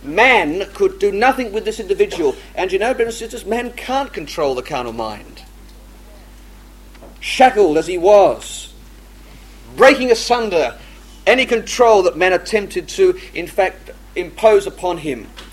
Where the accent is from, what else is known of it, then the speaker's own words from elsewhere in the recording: England, United Kingdom; born there; I'm English born, so we're okay.